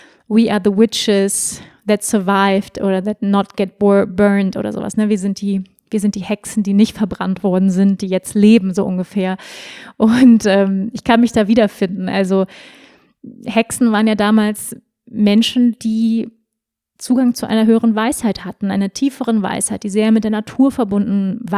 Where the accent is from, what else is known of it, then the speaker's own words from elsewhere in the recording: Germany; ich bin ja auch in Deutschland groß geworden, immer sehr besetzt eben mit dem christlichen Glauben. Ich bin ohne Religion groß geworden